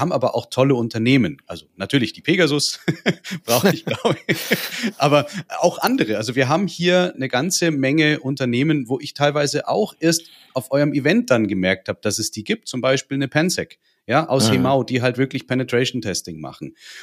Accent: Wuppertal, North Rhine-Westphalia, Germany; born there; also born or lived in Landkreis Neumarkt; Ich bin ja selber auch nur hier zugezogen, aus dem Landkreis Neumarkt vorher gekommen, selber aber gebürtiger Wuppertaler.

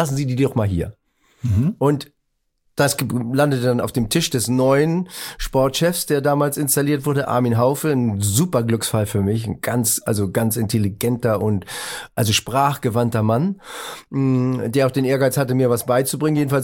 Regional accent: Northern Germany, Germany; Aber ich wollte gar nicht weg, ich war Norddeutscher, ich wollte das nicht.

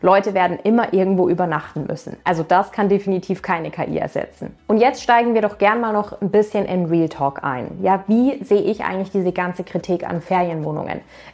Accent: Baden-Württemberg, Germany; in Freiburg in Deutschland, ist ganz in der Nähe von meiner Heimat, wo ich ursprünglich herkomme.

